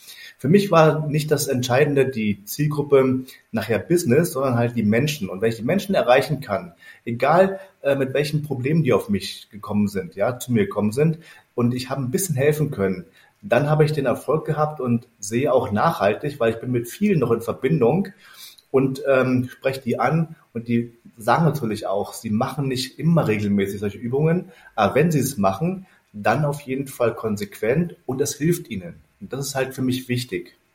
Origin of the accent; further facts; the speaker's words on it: Berlin, Germany; born there; Ja, ich bin in Berlin geboren